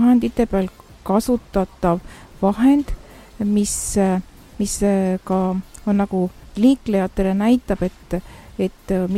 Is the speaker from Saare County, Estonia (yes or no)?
no; Tori, Pärnu County, Estonia; mina olen ise Torivallast